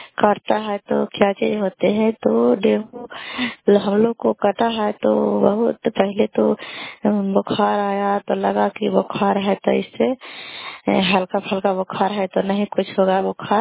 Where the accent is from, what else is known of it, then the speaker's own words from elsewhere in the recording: Kalyanpur, Bihar, India; घर कल्याणपुर वाली वेलछी पंचायत प्रखंड चंडी जिला नालंदा का निवासी हूँ।